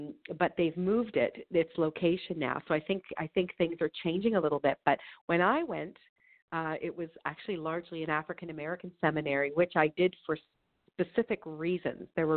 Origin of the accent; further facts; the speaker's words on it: Toronto, Ontario, Canada; So I grew up in Toronto in Canada, and I graduated from the University of Toronto